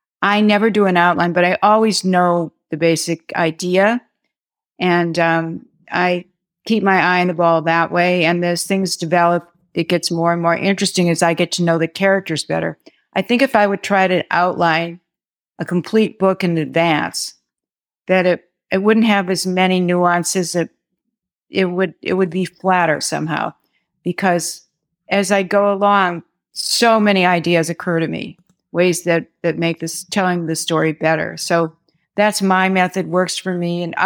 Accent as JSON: {"language": "English", "region": "Midwest", "country": "United States", "lives_now": "New York City, United States", "said": "I'm a Midwesterner who moved to New York City"}